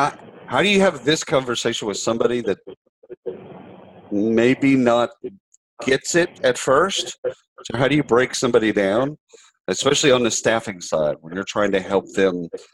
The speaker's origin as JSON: {"language": "English", "region": "Iowa", "country": "United States", "tie": "born or raised there", "said": "We're both from Iowa. We've both grown up in a kind of same town."}